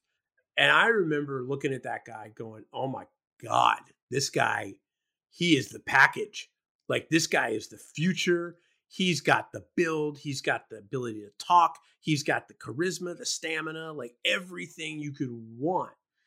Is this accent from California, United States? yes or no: no; New York, United States; growing up in New York, if you didn't go to see Madison or didn't go to see the Globetrotters at Madison Square Garden, you were probably an abused child.